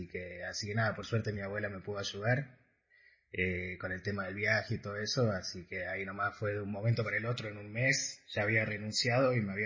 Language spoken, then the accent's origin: Spanish; Argentina; moved away as an adult; es mi primer año fuera de Argentina, yo nunca salí de Argentina en ningún momento